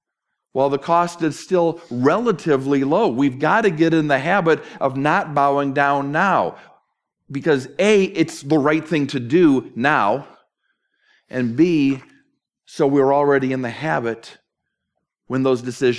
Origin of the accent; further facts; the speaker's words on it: Minneapolis, Minnesota, United States; now in New Jersey, United States; I grew up in the Twin Cities, home of the Target store. I remember, I mean, living in New Jersey, I was in retail wasteland for years.